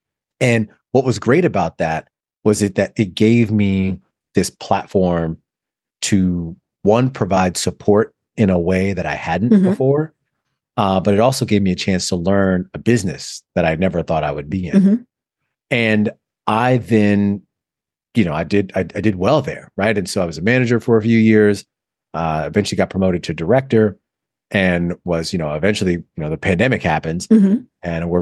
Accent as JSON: {"language": "English", "region": "Michigan", "country": "United States", "tie": "born or raised there", "also_born_or_lived": "Florida", "said": "But I'm originally from Michigan."}